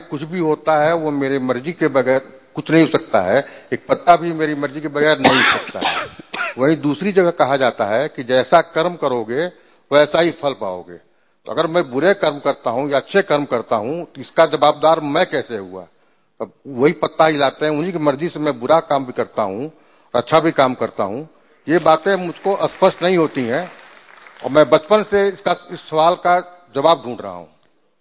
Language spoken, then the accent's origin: Hindi; Gorakhpur, Uttar Pradesh, India; गोरखपुर से आया हूं, मैं रिटायर्ड एसएस हूं।